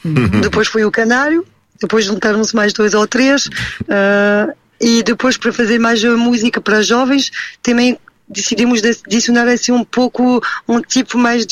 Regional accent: Pombal, Centro, Portugal; also born or lived in Valença do Minho; Eu sou de Pombal e de Valença do Minho.

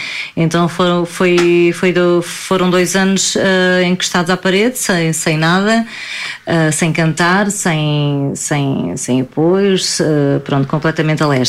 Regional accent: Almada, Setúbal, Portugal; now in Montijo, Portugal; que eu sou de Almada, apesar de morar no Montijo.

